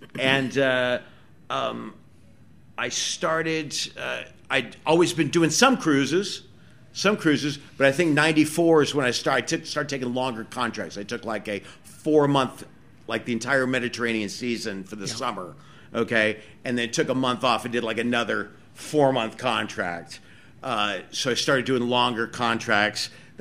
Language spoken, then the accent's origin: English; California, United States; I grew up in Southern California.